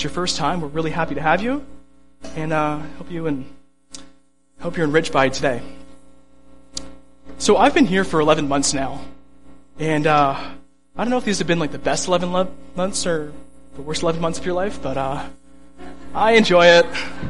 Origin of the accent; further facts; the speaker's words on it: Etobicoke, Ontario, Canada; now in Burlington, Canada; So I grew up in Etobicoke, and I moved to Burlington.